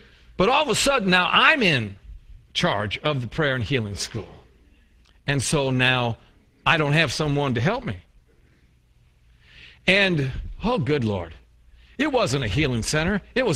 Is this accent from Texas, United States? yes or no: no; New York, United States; So, you know, like I said, I'm a New Yorker, you know, and there's a side of me that, you know, you push that button.